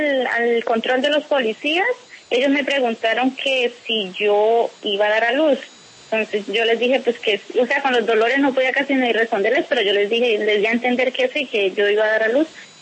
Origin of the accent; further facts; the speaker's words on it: Colombia; yo soy colombiana.